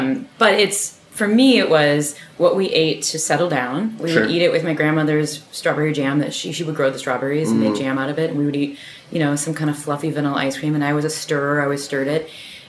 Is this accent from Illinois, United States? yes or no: yes; Peoria, Illinois, United States; And I grew up in the Midwest, which means we eat dessert before dinner.